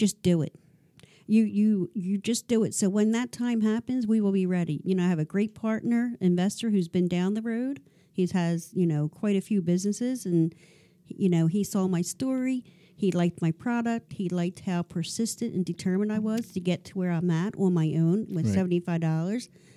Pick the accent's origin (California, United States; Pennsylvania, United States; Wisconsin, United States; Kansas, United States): Pennsylvania, United States; Ridley Township; We're originally from Delaware County, Ridley Township, and we moved here 10 years ago.